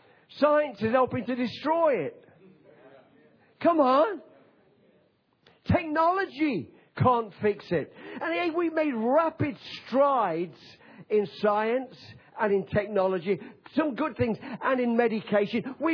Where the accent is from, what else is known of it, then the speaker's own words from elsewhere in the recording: England, United Kingdom; now in Australia; I'm a pom from England, but I love Australia because I'm an Aussie. I speak like one, don't I?